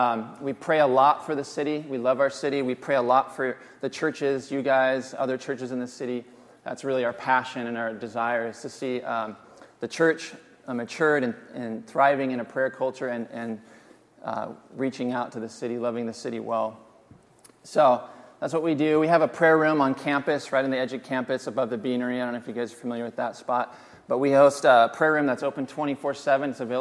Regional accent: Corvallis, Oregon, United States; also born or lived in Eugene, United States / Portland, United States; We're actually from Corvallis originally, so for me this is hometown. And I moved around a bit. We lived in Eugene for a while, Portland for a while. And then the Lord kind of sovereignly moved us back here about 8 years ago

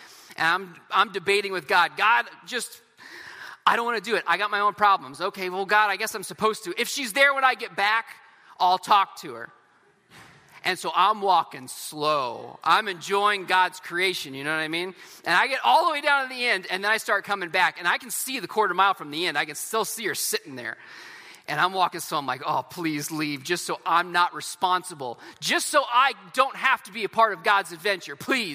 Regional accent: California, United States; I was normally from Northern California. That's where I was born and raised, with great Mordecais around me.

